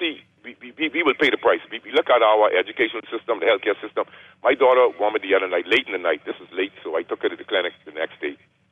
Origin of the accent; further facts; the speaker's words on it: Bahamas; So I'm 61, going to be 62. So, you know, growing up in the Bahamas, Haitian Bohemian friends, Haitian American friends, et cetera, et cetera.